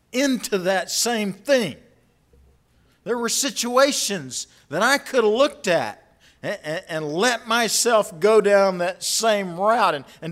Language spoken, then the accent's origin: English; Blanchard, Oklahoma, United States; I grew up in Blanchard, Oklahoma, or if you're from there, it's Blanchard, Oklahoma.